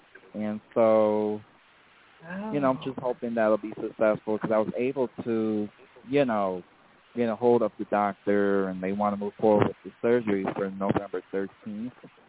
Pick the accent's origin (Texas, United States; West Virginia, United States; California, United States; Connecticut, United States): Connecticut, United States; New Britain; born there; now in Bristol, United States; I was born in New Britain, Connecticut.